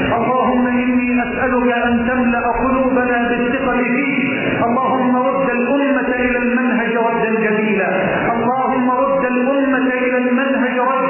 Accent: Egypt; اللهم اجعل بلدنا مصر واحد للامن والامان،

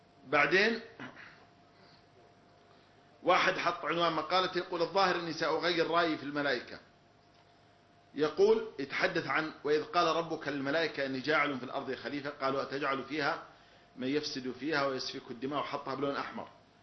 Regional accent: Saudi Arabia; أنا كمواطن سعودي صحراوي

